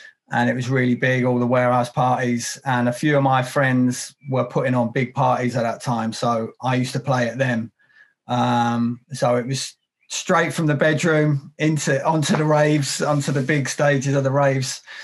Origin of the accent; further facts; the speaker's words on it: London, United Kingdom; So I'm from London, England, UK, and the house scene is pretty good, man.